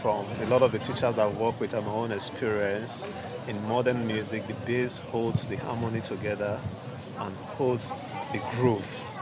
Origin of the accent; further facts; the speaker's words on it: Delta, Nigeria; Okay, I was born in Delta State, Nigeria. So Delta State is the state where I'm from in Nigeria.